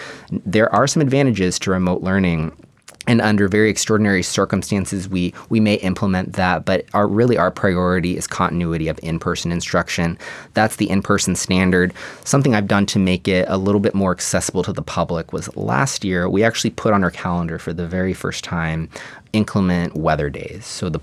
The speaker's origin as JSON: {"language": "English", "region": "Texas", "country": "United States", "said": "And just to remind the public, I'm from Texas, so yeah. I'm learning snow like a lot of people."}